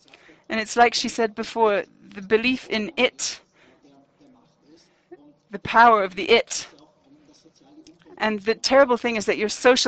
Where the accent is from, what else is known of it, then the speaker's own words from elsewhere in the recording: Vorarlberg, Austria; I come from Vorarlberg. It's a very beautiful part of Austria